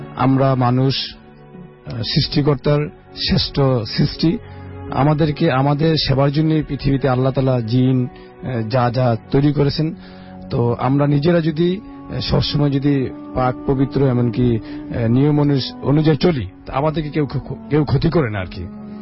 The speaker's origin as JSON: {"language": "Bangla", "town": "Comilla", "region": "Chittagong Division", "country": "Bangladesh", "lives_now": "Dhaka, Bangladesh", "said": "আমার দেশের বাড়ি হলো কুমিল্লাতে, ঢাকাতেই থাকি, যাত্রাবাড়িতে থাকি আর কি।"}